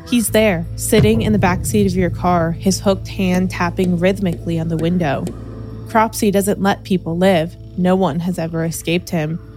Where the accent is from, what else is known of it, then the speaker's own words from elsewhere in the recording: New York, United States; Yeah, I can't do a Staten Island accent, even though I'm from New York.